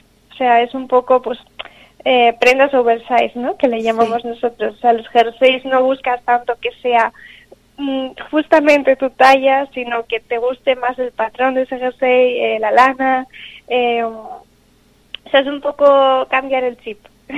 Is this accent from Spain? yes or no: yes; Bilbao, Basque Country, Spain; nosotros somos de Bilbao, yo y mi pareja